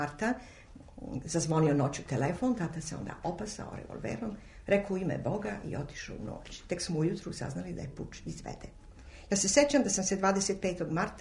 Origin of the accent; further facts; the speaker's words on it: Belgrade, Serbia; Od svih mesta u kojima sam živela, Beograd je bio ipak onaj grad u kome sam najduže živela. Prema tome, ja sam Beograđanka.